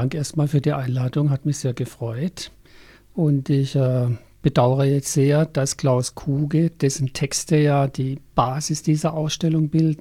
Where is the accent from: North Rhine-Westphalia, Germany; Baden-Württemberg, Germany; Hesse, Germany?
Baden-Württemberg, Germany; Pforzheim; born there; now in Eisingen, Germany; Ja, also ich bin 1954 in Pforzheim geboren, habe 3 Kinder, wohne in Eisingen